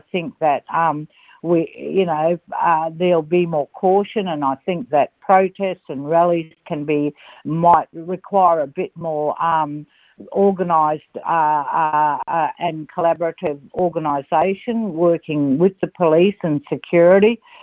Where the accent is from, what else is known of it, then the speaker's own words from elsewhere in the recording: Darwin, Northern Territory, Australia; now in Perth, Australia; I was born and grew up in Darwin, so I say a part of my heart always belongs to Larrakia Nation as well. But I came to Perth to study psychology back in the Ice Age.